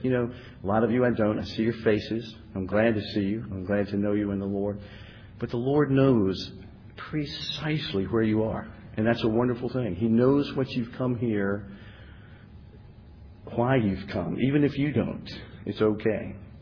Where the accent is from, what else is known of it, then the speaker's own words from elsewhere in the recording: Virginia, United States; Welcome, everyone. … I'm from Virginia. It's great to be here.